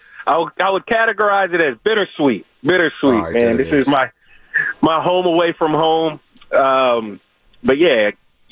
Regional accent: East Coast, United States; now in California, United States; I moved out here, obviously, growing up on the East Coast

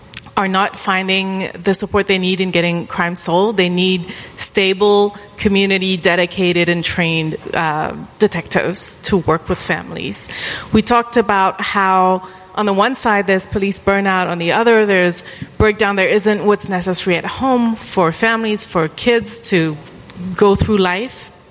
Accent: France; I'm from France. I'm honored to be with you today.

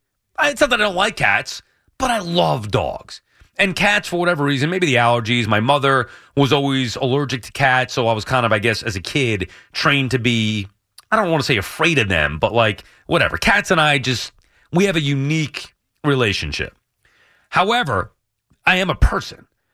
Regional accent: Long Island, New York, United States; I'm like, well, yeah, I'm from Long Island.

